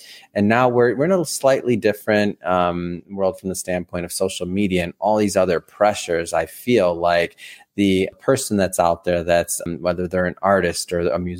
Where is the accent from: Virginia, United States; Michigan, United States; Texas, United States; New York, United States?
Michigan, United States; Detroit; I mean, I'm from Michigan. I'm from Detroit.